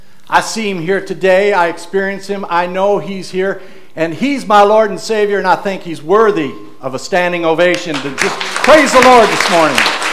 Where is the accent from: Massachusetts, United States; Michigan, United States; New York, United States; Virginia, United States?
Michigan, United States; I was raised in Section 14 of Lafayette Township, Gratiot County, Michigan. I attended Breckenridge Schools, graduated.